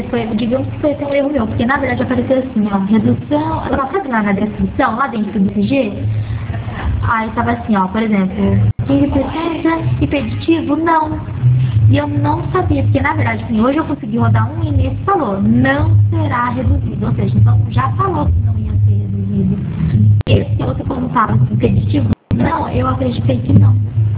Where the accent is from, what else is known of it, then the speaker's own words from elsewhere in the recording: Pirassununga, São Paulo, Brazil; eu sou de Pirassununga.